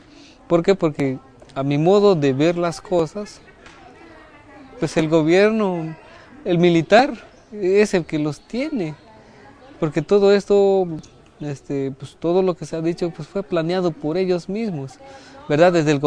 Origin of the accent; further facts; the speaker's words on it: Mexico; puedo decir, como mexicano, me da vergüenza darme cuenta de qué gobierno existe o qué gobierno tenemos aquí en este estado de Guerrero, ¿no?